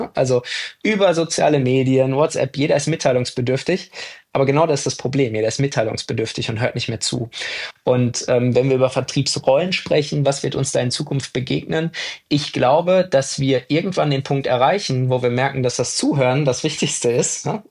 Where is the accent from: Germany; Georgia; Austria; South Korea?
Germany; North Rhine-Westphalia; ja, also ich komme aus dem Ruhrgebiet